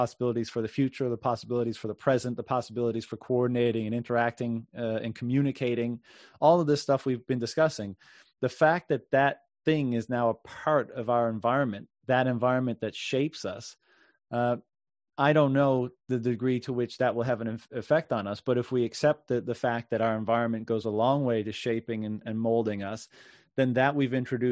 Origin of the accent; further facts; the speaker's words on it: Canada; born there; the reason why I'm speaking English now is because I was born in Canada, right?